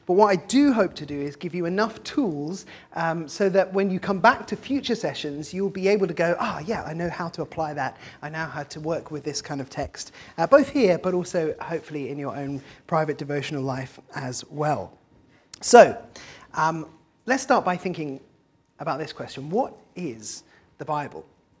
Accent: Oxford, South East England, United Kingdom; I'm from Oxford

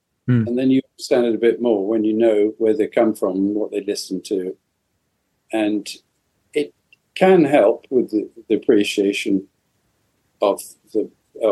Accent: United Kingdom; my mother's Colombian, I'm British. I'm sort of mixed race.

